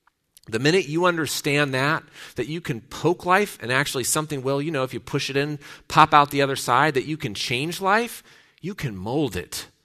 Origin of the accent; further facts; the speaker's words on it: Cleveland, Ohio, United States; I'm from Cleveland.